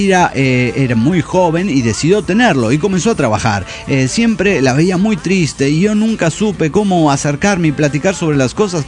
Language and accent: Spanish; Ixcaquixtla, Puebla, Mexico; es en honor a mi tatarabuelo en mi pueblo, Iscaquistla, que significa oye, ven acá.